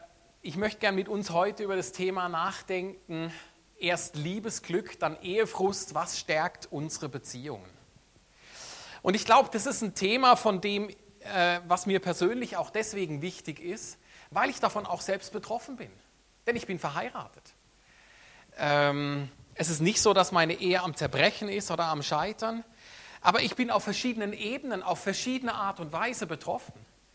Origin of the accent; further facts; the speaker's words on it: Germany; now in Switzerland; ich habe als Deutscher, als ich in die Schweiz gekommen bin, habe ich das Lied nicht gekannt.